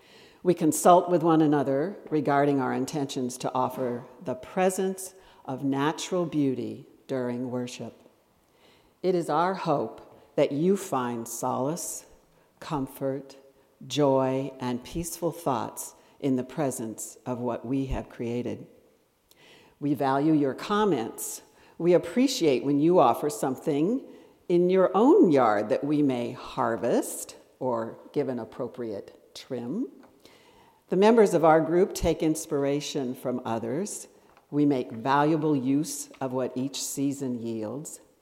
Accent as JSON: {"language": "English", "town": "San Diego", "region": "California", "country": "United States", "tie": "born or raised there", "said": "Growing up in San Diego, my earliest memories of flowers are from the house we lived in when I was 5 years old."}